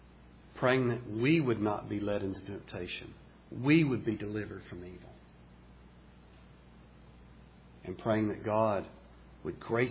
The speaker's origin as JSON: {"language": "English", "town": "Birmingham", "region": "Alabama", "country": "United States", "tie": "born or raised there", "said": "growing up in Birmingham, the only baseball team we knew was the Atlanta Braves"}